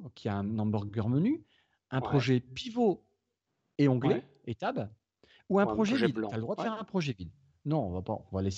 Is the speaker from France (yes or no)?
yes; northern France, France; accent: Northern French; excuse-moi mon accent du Nord.